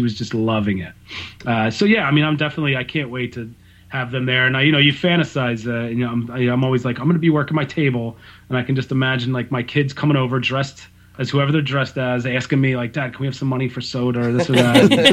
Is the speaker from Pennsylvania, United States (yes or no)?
yes; Philadelphia, Pennsylvania, United States; I'm from Philadelphia.